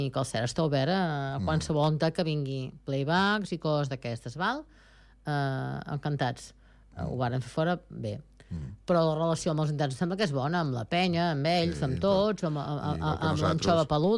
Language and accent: Catalan; Girona, Catalonia, Spain; que no sóc d'aquí jo, sóc de Girona, però bueno, em sembla que em consideres que el super escalenca, perquè hi porto ja 33 anys.